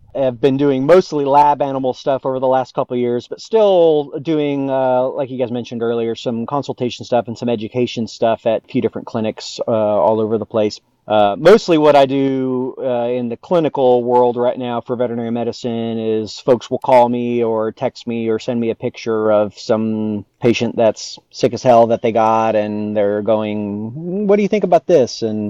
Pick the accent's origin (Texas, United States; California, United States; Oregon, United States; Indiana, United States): California, United States; Sacramento; I grew up in Sacramento.